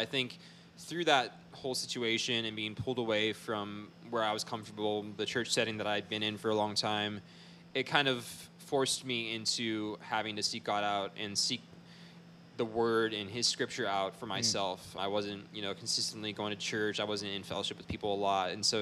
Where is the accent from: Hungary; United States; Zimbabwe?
Hungary; I grew up in Hungary, in Europe, as missionaries. My parents started a church over there. We were there for 8 years in total.